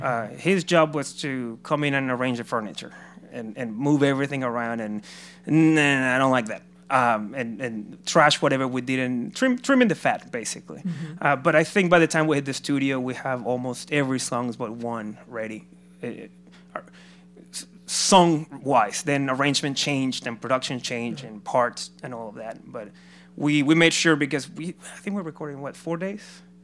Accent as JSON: {"language": "English", "town": "Caracas", "region": "Capital District", "country": "Venezuela", "tie": "born or raised there", "said": "Yeah, which it's my hometown"}